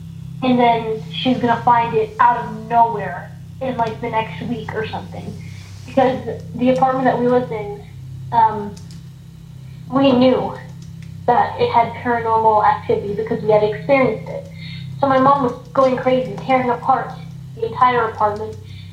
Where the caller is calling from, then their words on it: Calgary, Alberta, Canada; I'm calling in from Calgary, Alberta in Canada.